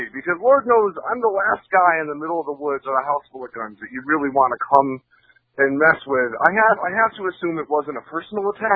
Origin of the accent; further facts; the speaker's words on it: Massachusetts, United States; accent: Boston; I'm clearly from the Boston area. I'm a little too Irish for some of the people around here.